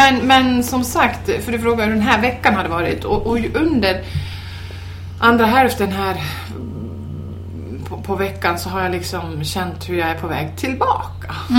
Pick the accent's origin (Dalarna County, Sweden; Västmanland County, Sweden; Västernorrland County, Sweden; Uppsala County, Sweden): Dalarna County, Sweden; när man bor här nere, nu har vi faktiskt lite snö, men annars så är det mycket mindre snö här än hemma i Dalarna.